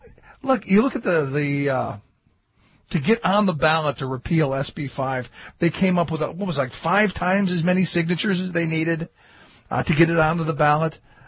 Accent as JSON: {"language": "English", "region": "Ohio", "country": "United States", "said": "Well, something good from my home state."}